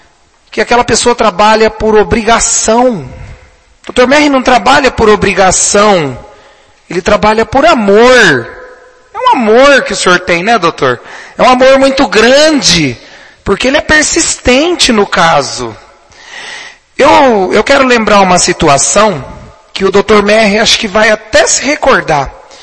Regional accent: Garça, São Paulo, Brazil; born there; eu como nasci em Garça e frequentador ali, faço uso do hospital

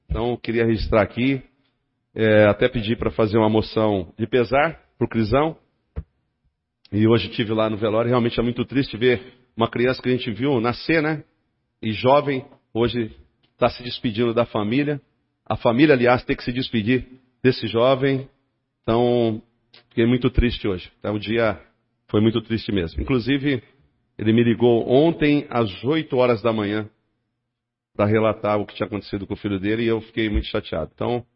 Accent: Brazil; Nasci no Jardim São Lucas, fui criado lá

